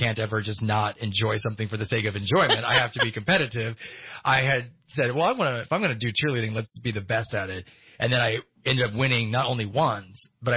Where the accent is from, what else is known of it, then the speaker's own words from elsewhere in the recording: Texas, United States; I actually competed because I'm originally from Texas.